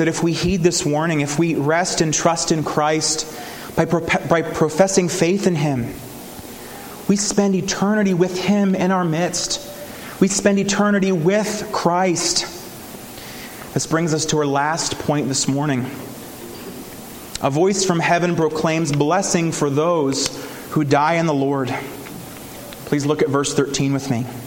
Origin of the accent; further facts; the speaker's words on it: Huntingdon, Pennsylvania, United States; In 2005, in my hometown, which is Huntingdon, Pennsylvania, it's in central Pennsylvania.